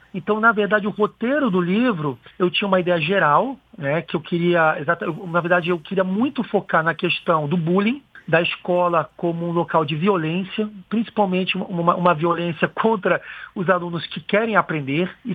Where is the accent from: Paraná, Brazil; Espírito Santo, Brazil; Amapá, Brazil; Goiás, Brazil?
Paraná, Brazil; born there; also born or lived in Rio de Janeiro / São Paulo; now in Roraima, Brazil; Eu, assim, nasci no Paraná, morei no Rio de Janeiro, morei em São Paulo, estudei na Unicamp e vim morar, então, em Roraima, na Amazônia.